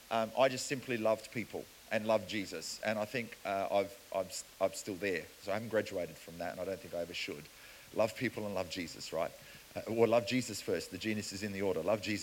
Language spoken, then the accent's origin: English; South Africa; where are you from? I'm from South Africa. Yeah, I can tell, right?